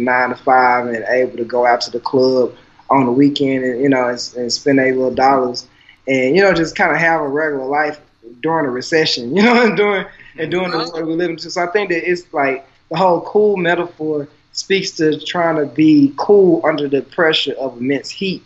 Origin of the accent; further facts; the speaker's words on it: the South, United States; I mean, growing up in the South and our parents were always dressed head to toe fly just because of Jim Crow.